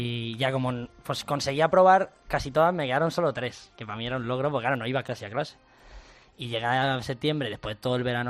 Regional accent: Balearic Islands, Spain; now in Madrid, Spain; Sí, lo pasé con 2 años me fui a Mallorca.

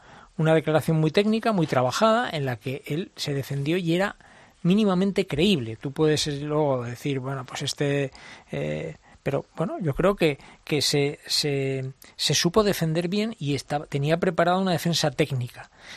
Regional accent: Madrid, Community of Madrid, Spain; Esto en mi pueblo, que es este, que es Madrid, le llaman hacerse el tonto.

